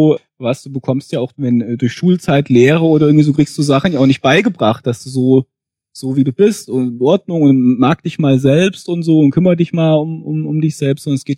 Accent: Fulda, Hesse, Germany; also ich bin in einem Vorort von Fulda aufgewachsen

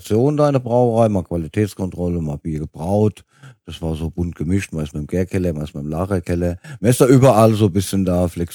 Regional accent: Linsengericht, Hesse, Germany; Ich komme aus der Gemeinde Linsengericht, das ist bei Gelnhausen.

